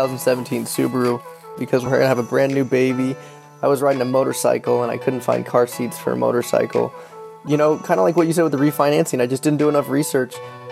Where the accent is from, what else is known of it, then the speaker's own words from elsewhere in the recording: Washington, United States; I grew up in Washington State and always wanted to go to California.